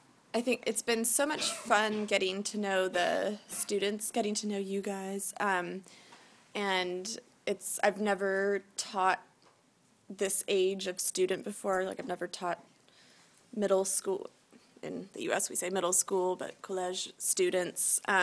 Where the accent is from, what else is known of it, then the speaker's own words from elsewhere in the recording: Seattle, Washington, United States; I'm from Seattle in the United States. Seattle is, as you probably know, a city in the northwest corner in Washington State, not Washington, D.C., the other coast. And I was born in Seattle and have lived in Seattle for my whole life